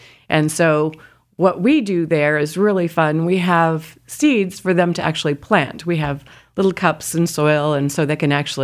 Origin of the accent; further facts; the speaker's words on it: Indiana, United States; also born or lived in Colorado; Well, I grew up in Indiana and my parents both gardened.